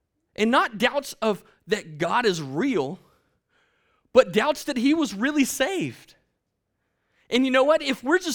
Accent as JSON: {"language": "English", "town": "Hurst", "region": "Texas", "country": "United States", "tie": "born or raised there", "said": "I grew up in Hearst, Texas, right, until I was in the fifth grade."}